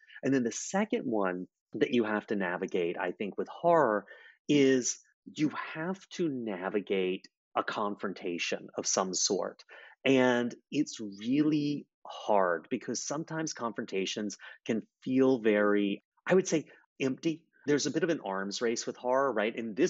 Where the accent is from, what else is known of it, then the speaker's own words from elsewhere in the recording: the South, United States; I'm from the South and I've got lots of family down here still.